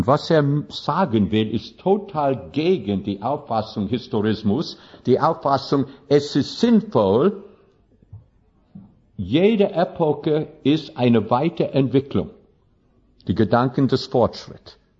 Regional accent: Baden-Württemberg, Germany; accent: Swabian; jetzt bin ich ein Schwabe, Sie merken alle von meiner Aussprache, dass ich Schwäbische fahre, oder?

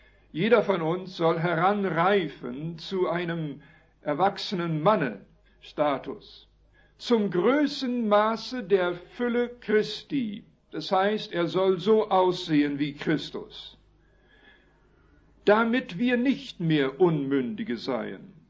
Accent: Waldheim, Saskatchewan, Canada; Gemeinde in Waldheim, Saskatchewan, wo ich aufgewachsen bin in Kanada.

